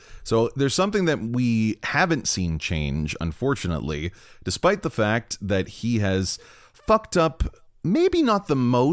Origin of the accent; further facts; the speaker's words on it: Brampton, Ontario, Canada; a lot of these great immigrant cities like Brampton, my hometown